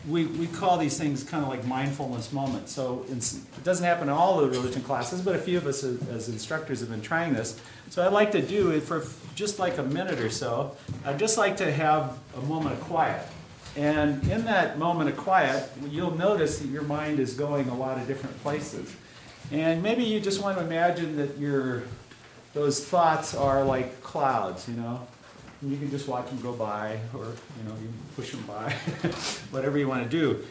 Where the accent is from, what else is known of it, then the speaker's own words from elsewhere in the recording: Odessa, Washington, United States; I grew up in Odessa, Washington, which is about an hour away from Wenatchee. Small farming rural community, bunch of German Russians. We still had German worship services.